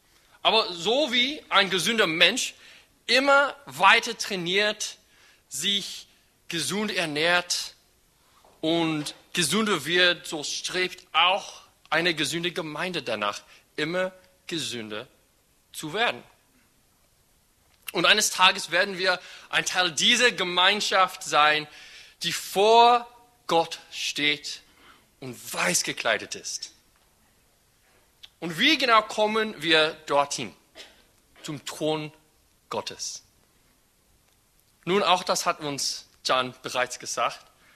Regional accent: United States; German is a second language; Jan, ich sage immer Jan, weil ich komme aus Amerika. Und in Amerika sagen wir Jan

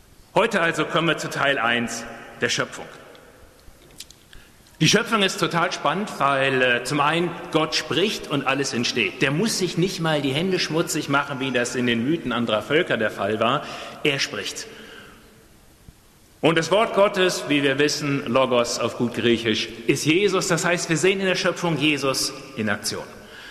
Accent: Germany; Ich bin genau in dem Spannungsfeld aufgewachsen, in den 70er und 80er Jahren war das ein richtig heißes Eisen, weil, wie man sich heute kaum noch vorstellen kann, damals hier in Deutschland

